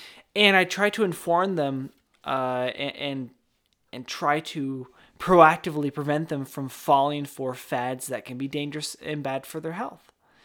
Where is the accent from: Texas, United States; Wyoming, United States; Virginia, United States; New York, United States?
Wyoming, United States; someone that I know from my hometown, our hometown out in Wyoming.